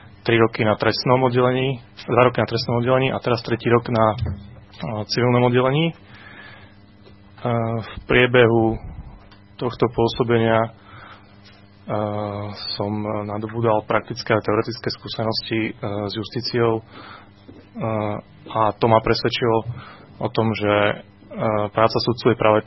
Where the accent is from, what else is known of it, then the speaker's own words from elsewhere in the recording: Bardejov, Prešov Region, Slovakia; Nie, ja som Bardejovčan, bývam v Bardejove